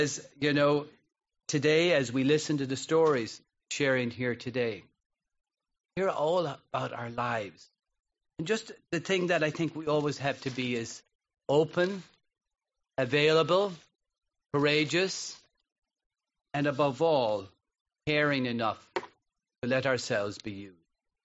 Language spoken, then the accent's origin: English; Ireland; now in Miami, United States; when I grew up in Ireland, I used to watch television, watch the Apollo take off and say, look at those people.